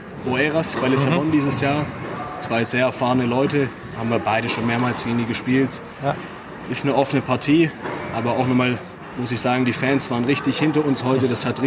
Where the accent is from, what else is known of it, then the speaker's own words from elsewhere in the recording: Stuttgart, Baden-Württemberg, Germany; ich komme direkt aus Stuttgart